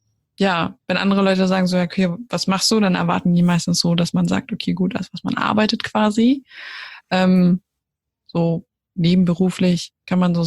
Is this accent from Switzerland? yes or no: no; Austria; now in Germany; ich komme aus Österreich, ich habe da auch 15 Jahre lang gewohnt. Also vielleicht hört man das dann ab und zu bei meiner Grammatik.